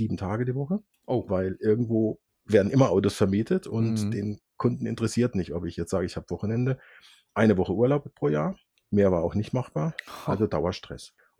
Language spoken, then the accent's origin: German; Baden-Württemberg, Germany; Mit knapp über 60 hat man da einiges zu berichten. Ich bin in Südbaden aufgewachsen